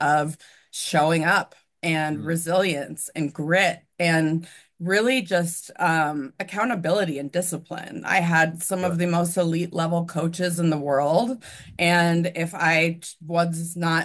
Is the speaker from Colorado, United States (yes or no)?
yes; Breckenridge, Colorado, United States; I grew up in Breckenridge, Colorado. For those of you who have heard of Breckenridge, it's a great little mountain resort in Colorado and very small community.